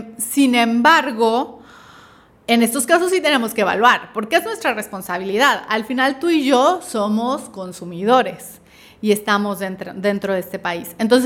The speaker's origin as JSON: {"language": "Spanish", "country": "Mexico", "said": "yo como consumidor mexicano me vería afectado"}